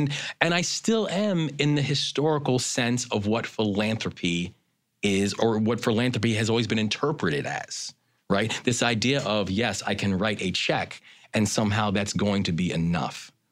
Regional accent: Baltimore, Maryland, United States; You take a city like my hometown of Baltimore, you can't understand the structural deficits and the inequity that exists within Baltimore

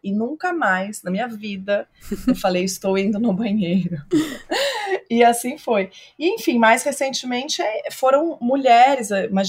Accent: São Paulo, Brazil; now in Rio de Janeiro, Brazil; eu moro no Rio, mas eu sou de São Paulo

